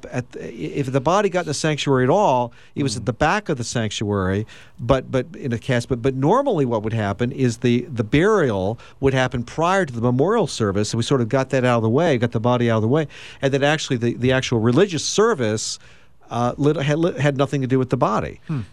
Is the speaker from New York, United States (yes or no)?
no; Hagerstown, Maryland, United States; when I grew up in Hagerstown, it was a kind of a more liberal congregation.